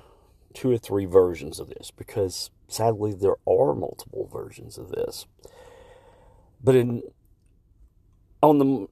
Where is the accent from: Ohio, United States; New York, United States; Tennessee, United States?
Tennessee, United States; I'm from Tennessee. Our state line bordered Alabama.